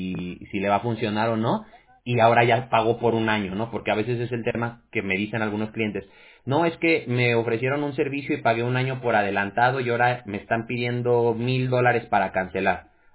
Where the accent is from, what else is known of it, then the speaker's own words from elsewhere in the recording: Jalisco, Mexico; yo soy de Jalisco. No sé de dónde sea usted, Jalisco, México.